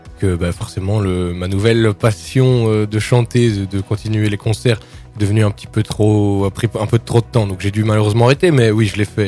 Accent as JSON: {"language": "French", "country": "Belgium", "said": "boire ma petite bière en tant que bon belge"}